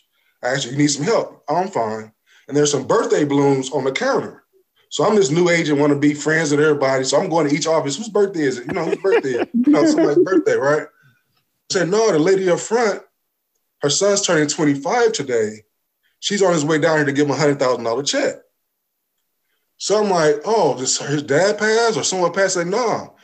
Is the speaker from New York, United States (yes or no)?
yes; Brooklyn, New York, United States; I was like, no, I'm from Brooklyn. I know New York.